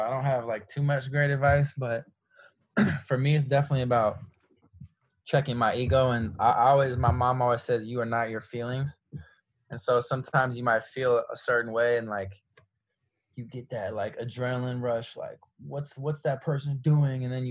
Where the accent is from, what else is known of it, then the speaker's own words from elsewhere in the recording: San Francisco, California, United States; I come from San Francisco, extremely liberal, extremely progressive. I was raised, in a culture that values equality above all else, and peace.